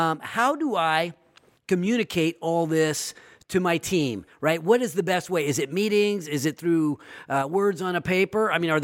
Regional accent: Sacramento, California, United States; And I guess my final question is around Sacramento, right? My hometown

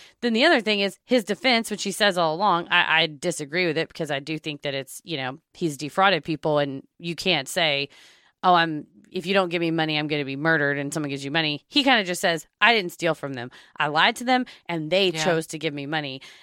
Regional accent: Norway; I started in my home country of Norway.

